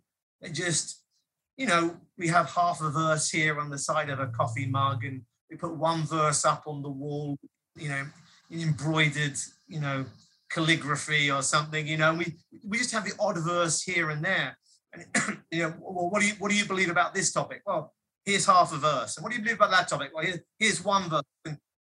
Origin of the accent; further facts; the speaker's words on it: United Kingdom; moved away as an adult; now in California, United States; So I'm British. I'm from the UK originally. I lived there for the first 40 ish years of my life. We came out to America, to California, in 2013, at the end of 2013